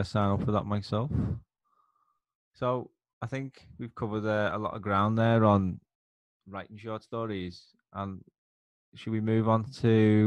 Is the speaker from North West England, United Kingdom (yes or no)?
yes; Liverpool, North West England, United Kingdom; And he's from my hometown of Liverpool as well, which is always a bonus.